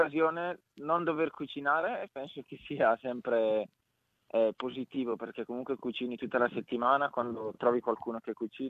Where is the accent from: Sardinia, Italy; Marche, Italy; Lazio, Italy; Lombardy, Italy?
Lombardy, Italy; Brescia; io essendo bresciano, diciamo, noi a Brescia facciamo per ogni occasione facciamo lo spiedo bresciano